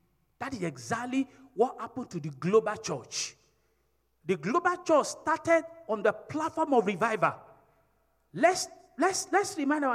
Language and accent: English; Nigeria; Even to the extent that most of us that are here, we came from Nigeria.